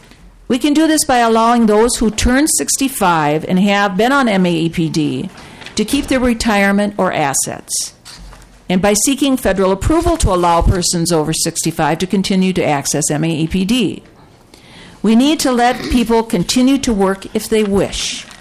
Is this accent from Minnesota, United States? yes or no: yes; Saint Paul, Minnesota, United States; I'm a lifelong St. Paulite who has a disability of cerebral palsy. I grew up in West 7th Street neighborhood and now live up the hill at Jefferson and Lexington.